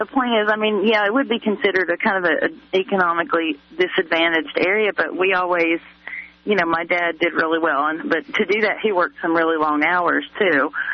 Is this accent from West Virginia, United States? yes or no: yes; West Virginia, United States; Well, I went to public school, and I'm from West Virginia, and I lived in southern West Virginia. My dad was a coal miner.